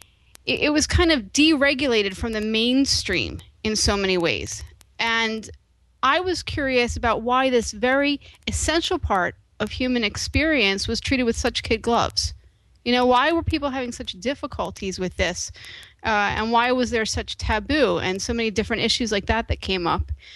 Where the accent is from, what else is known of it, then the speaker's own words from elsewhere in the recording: United States; it really seemed like growing up in America here